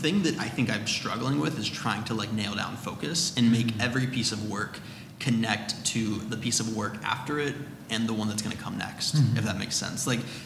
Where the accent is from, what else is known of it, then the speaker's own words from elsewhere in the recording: Florida, United States; like my whole life, especially growing up in Florida, I was like a slacker, procrastinator.